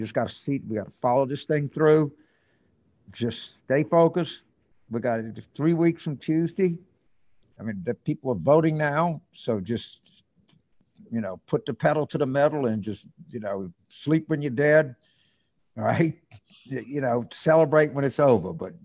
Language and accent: English; New Orleans, Louisiana, United States; because I'm from New Orleans, and as you do, and we have our home slang